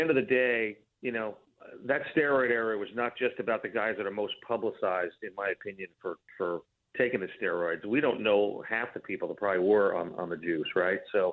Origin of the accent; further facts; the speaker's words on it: New York, United States; as much romantically as a New Yorker and as a Yankee, you know, kind of a Yankee fan as a kid